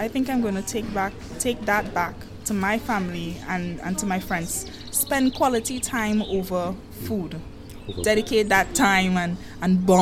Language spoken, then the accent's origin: English; Trinidad & Tobago; Yes, I am from Trinidad and Tobago, two twin islands.